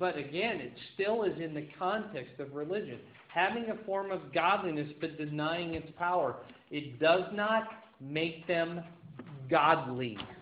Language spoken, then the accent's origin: English; Iowa, United States; But I grew up in Iowa, and beef just seems to hit home with me.